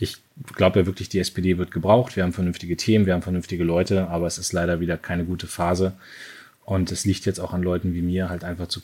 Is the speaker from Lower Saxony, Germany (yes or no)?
yes; Munster, Lower Saxony, Germany; also born or lived in Soltau; ich bin in Soltau geboren, in Munster, also nicht Münster, sondern Munster aufgewachsen, in Lüneburger Heide